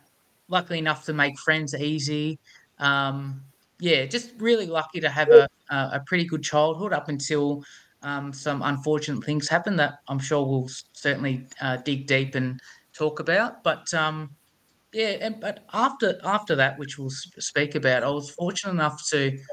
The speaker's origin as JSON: {"language": "English", "town": "Melbourne", "region": "Victoria", "country": "Australia", "tie": "born or raised there", "said": "Born and bred in Melbourne. I know you're based in Queensland. So just to give people a little bit of a concept of where I live in a tiny suburb called Endeavour Hills, about half an hour from Melbourne CBD."}